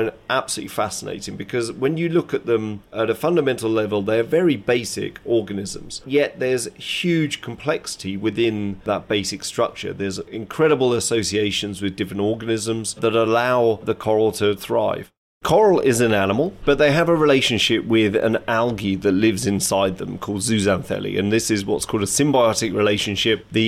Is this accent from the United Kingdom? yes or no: yes; East of England, United Kingdom; I grew up in Essex, in a coastal village, so I've always had a connection with the ocean.